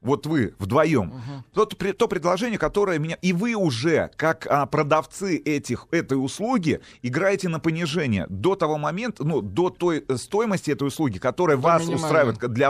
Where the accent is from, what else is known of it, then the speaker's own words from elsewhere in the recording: Kurgan-Tyube, Khatlon, Tajikistan; я родился в Курган-Тюбе, воспитывался в Курган-Тюбе, закончил среднюю школу номер 9 Курган-Тюбе имени Дзержинского.